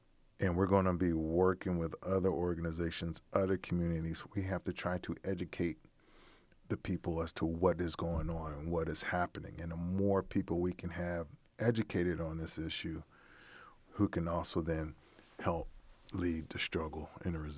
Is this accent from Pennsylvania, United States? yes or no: yes; Pittsburgh, Pennsylvania, United States; now in Milwaukee, United States; And, you know, here in Milwaukee, we hear about Bronzeville. I was growing up in Pittsburgh, you hear about the Hill District.